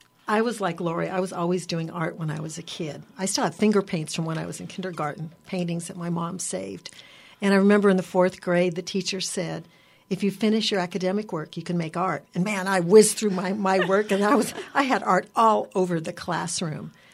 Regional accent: California, United States; And lots of people that I talk to here actually know where my hometown is. It's west of Bakersfield because they have been posted there at one point or another in their careers in the oil fields.

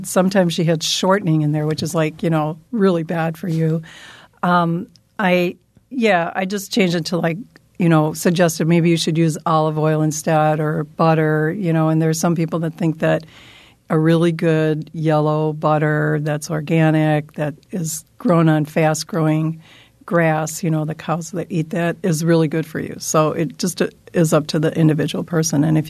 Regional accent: United States; I always call her Fanny, though, because I'm an American.

